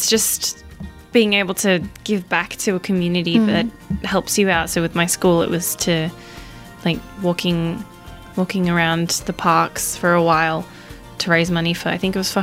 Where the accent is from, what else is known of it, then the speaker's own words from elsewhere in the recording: Philippines; people don't realize that I'm Filipino half the time, mainly because I'm not usually this dark.